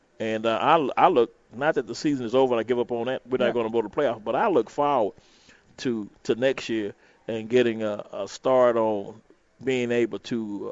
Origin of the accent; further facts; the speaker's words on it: Houston, Texas, United States; I'm from Houston, Texas.